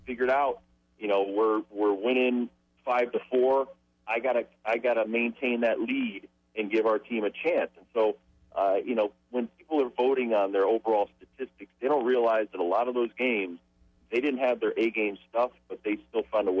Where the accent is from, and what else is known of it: Connecticut, United States; born or raised there